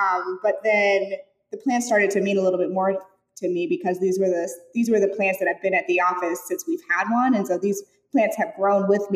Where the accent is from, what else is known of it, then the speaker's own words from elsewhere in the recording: St. Louis, Missouri, United States; So I grew up with my mom always having like an incredible garden in the back. I'm from Missouri and from St. Louis. And so we had different seasons.